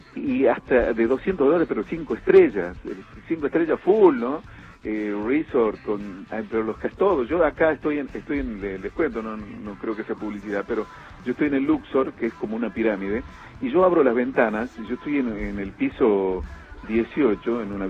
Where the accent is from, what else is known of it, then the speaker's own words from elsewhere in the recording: Payogasta, Salta, Argentina; now in Las Vegas, United States; No, yo vengo del campo a la ciudad de Salta y de la ciudad de Salta a La Vega.